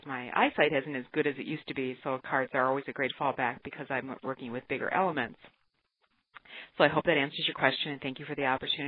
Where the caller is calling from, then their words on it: North Mankato, Minnesota, United States; I am from North Mankato, Minnesota. I'm calling in regarding your question